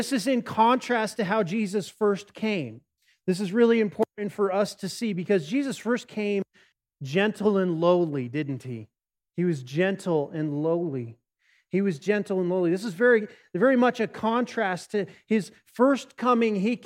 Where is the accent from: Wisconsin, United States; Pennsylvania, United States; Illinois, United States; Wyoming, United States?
Wyoming, United States; Casper; When I was growing up in Casper, we had to walk kind of at an angle into the wind